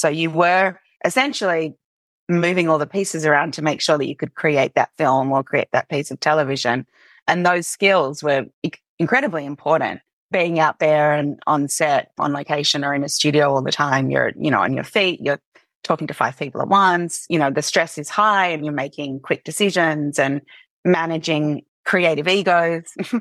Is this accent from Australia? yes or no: yes; Australia; So I grew up in Australia. Yeah, and I actually went to university in a country town called Bathurst.